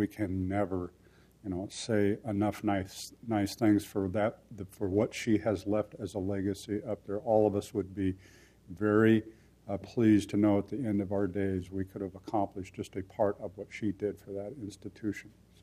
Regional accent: Portland, Oregon, United States; Well, I grew up here in Portland, and it isn't just that I was the first person in my family to go to college, and I went to Portland State.

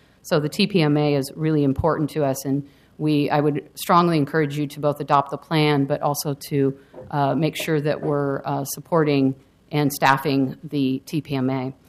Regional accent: Pacific Northwest, United States; I was here because I grew up in the Northwest

